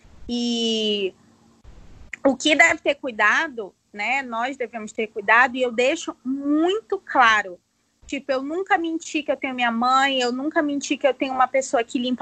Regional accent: Roraima, Brazil; eu, que moro em Roraima, no extremo norte, um estado que a maioria das pessoas não sabe, onde a gente acha que eu sou de Manaus

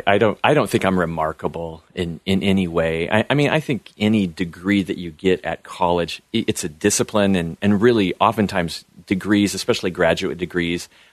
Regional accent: Vale, Oregon, United States; I grew up in a small cowboy town, basically, in eastern Oregon, almost Idaho, Vail, and then a small logging town. My high school graduating class had like 60 people.

